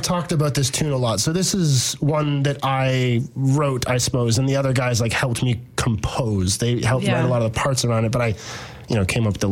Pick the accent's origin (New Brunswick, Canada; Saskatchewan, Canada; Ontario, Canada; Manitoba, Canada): Ontario, Canada; Guelph; despite the fact that I grew up in Guelph, hilarious, I was like 25 or 26.